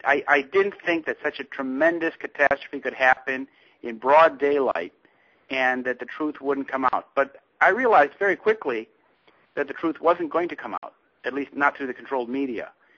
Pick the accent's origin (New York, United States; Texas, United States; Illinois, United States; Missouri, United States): Illinois, United States; Chicago; also born or lived in Europe / Middle East; Yeah, I'm from the Chicago area. I traveled extensively before high school, before I finished high school, and after I finished high school. I lived in Europe and the Middle East